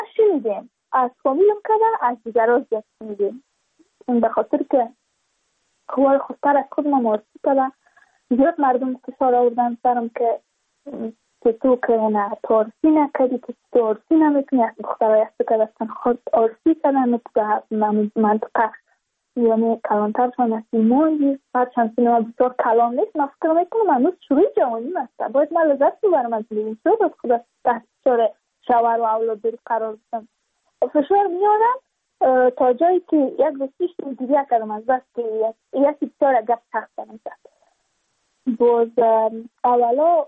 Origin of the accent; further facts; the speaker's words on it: Badakhshan, Afghanistan; ما از بدخشان هستیم، یعنی منطقای دور دستش